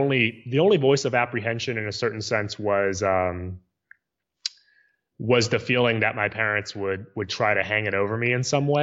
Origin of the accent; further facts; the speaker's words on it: San Diego, California, United States; basically I was from San Diego, but I was calling people in Baton Rouge, Louisiana.